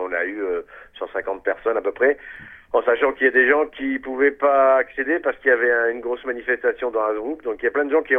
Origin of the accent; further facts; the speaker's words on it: Hauts-de-France, France; c'est qu'on n'est pas ch'ti, on est flamand.